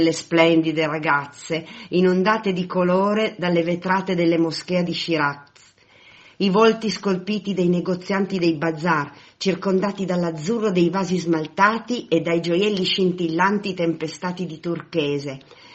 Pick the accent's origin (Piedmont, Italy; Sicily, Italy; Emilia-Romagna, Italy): Piedmont, Italy; Turin; sono di Torino. Ho visitato l'Iran per 12 giorni nel mese di agosto.